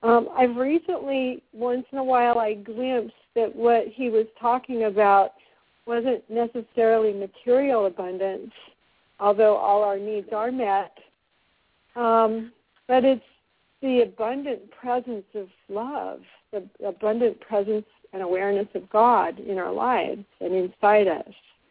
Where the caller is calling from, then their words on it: Ashland, Oregon, United States; from Ashland, Oregon.